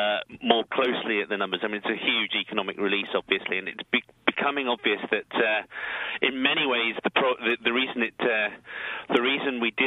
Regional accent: United Kingdom; my home country, Britain

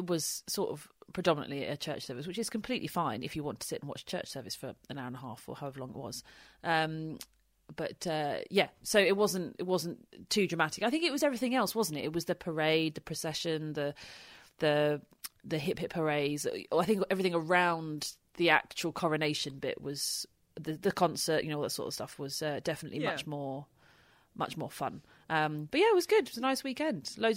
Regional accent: United Kingdom; But obviously we're British and just sort of in amongst it all.

